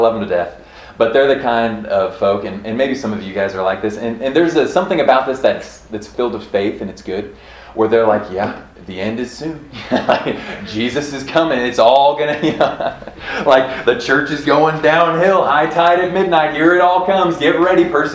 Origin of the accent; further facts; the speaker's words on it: Manhattan, Kansas, United States; We're from Manhattan, Kansas, right? So it's about a 12-hour drive.